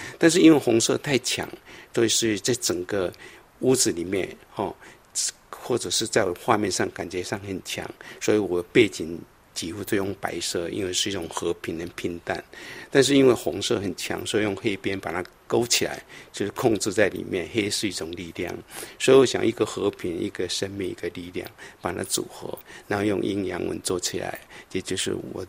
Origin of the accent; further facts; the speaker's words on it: Taiwan; 所以我小时候在台湾也是一样